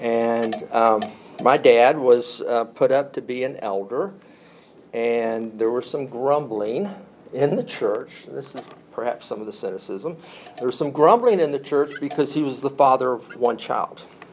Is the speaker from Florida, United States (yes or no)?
yes; Jacksonville, Florida, United States; Growing up in Jacksonville, Florida, most of my life, it was, without a doubt, a mission field.